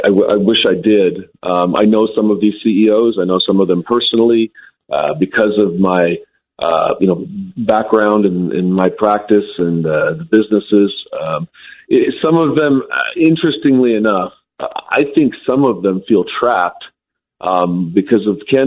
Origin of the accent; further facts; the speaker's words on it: Hawaii, United States; also born or lived in Southern California; now in Utah, United States; I grew up in Hawaii in Southern California to immigrant parents, and I came out here to play sports, but fell in love with the state